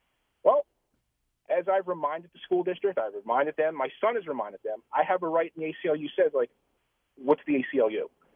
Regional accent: Philadelphia, Pennsylvania, United States; we are from Philly originally.

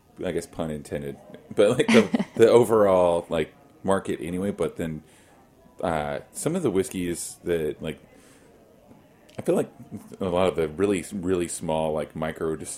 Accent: Oklahoma, United States; I grew up in Oklahoma, so like, you know, I literally grew up in the middle of a wheat field

